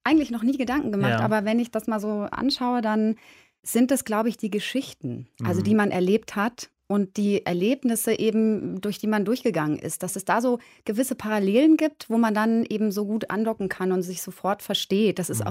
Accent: Halle, Saxony-Anhalt, Germany; Als ich dann auch wieder zurückgekommen bin, so als Teenager in die Stadt Halle wieder, das war für mich eigentlich ein richtiger Schock.

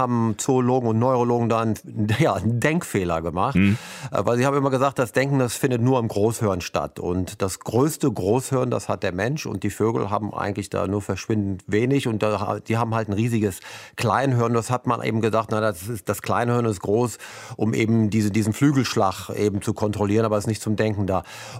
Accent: Bremen, Germany; Und ich komme ja aus Bremen

